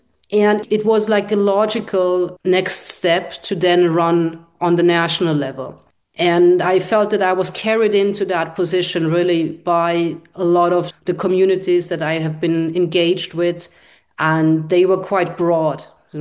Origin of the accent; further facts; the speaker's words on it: Austria; also born or lived in Hungary; I was born in Hungary. My mother is Hungarian. My father is Egyptian. I grew up in Austria.